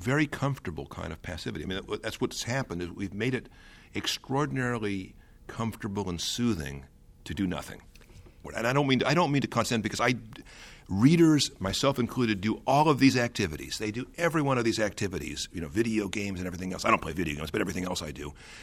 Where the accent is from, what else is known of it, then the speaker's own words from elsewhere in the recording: United States; I'm an American, I love America